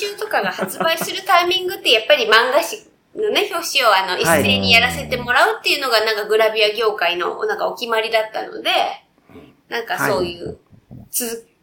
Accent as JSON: {"language": "Japanese", "region": "Hiroshima", "country": "Japan", "tie": "born or raised there", "moved": "as an adult", "lives_now": "Tokyo, Japan", "said": "広島の地元から上京して3年ぐらい経った時に、貯金もそこをつき始めて"}